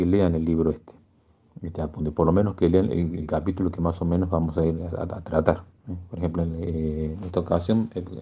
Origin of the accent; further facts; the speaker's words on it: Argentina; de formar algo acá en mi país, acá en Argentina.